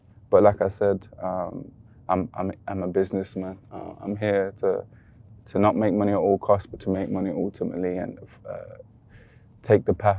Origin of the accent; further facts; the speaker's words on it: Birmingham, West Midlands, United Kingdom; I grew up in Quinton, which is quite a, you know, troubled place in Birmingham.